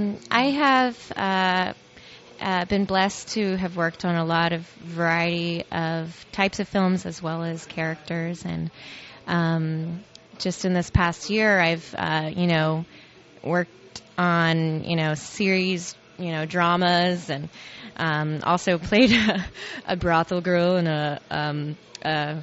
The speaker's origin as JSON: {"language": "English", "town": "Dallas", "region": "Texas", "country": "United States", "tie": "born or raised there", "said": "I grew up in Dallas, yeah. Dallas proper. All over."}